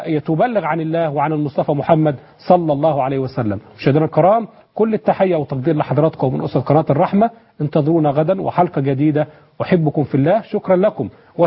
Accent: Egypt; النعمة اللي ربنا أعطاها لنا كمصريين وكعالم عربي وإسلامي

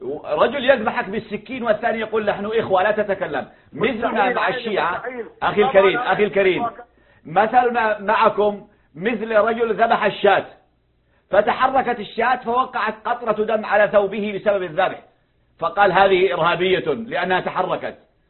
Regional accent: Yemen; بما يجري عندنا في اليمن

